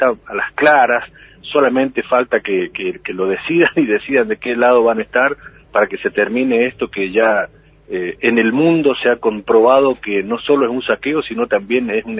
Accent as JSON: {"language": "Spanish", "country": "Argentina", "said": "sabemos cuán permeables somos los argentinos con algunas áreas de nuestros gobiernos"}